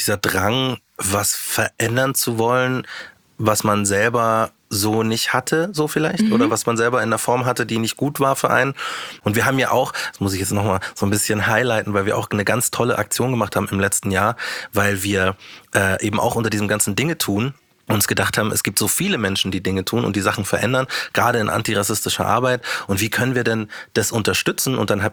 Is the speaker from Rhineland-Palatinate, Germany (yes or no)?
no; Munich, Bavaria, Germany; Also ich bin ja Münchner und ich war früher DJ.